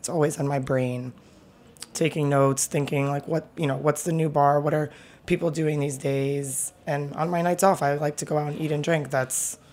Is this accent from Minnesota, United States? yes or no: no; New York, United States; especially like growing up in Manhattan, which is like the hustle capital of the world.